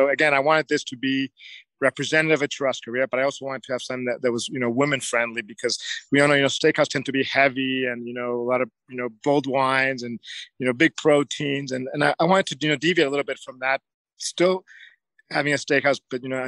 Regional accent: Mexico; Well, you know, I was born and raised in Mexico.

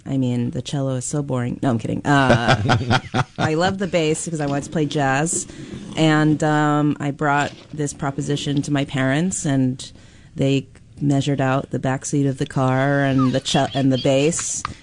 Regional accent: Texas, United States; I am actually from Texas.

